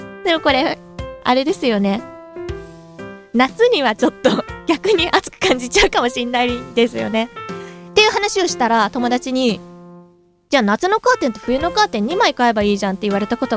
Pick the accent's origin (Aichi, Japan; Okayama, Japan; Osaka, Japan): Aichi, Japan; Nagoya; 名古屋って、名古屋出身なんですけど